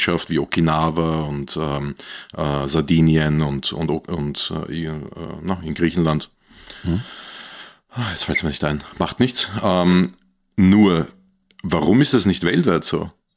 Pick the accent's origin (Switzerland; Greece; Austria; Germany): Austria; Als Österreicher war das einer der ersten, die ich gehört habe.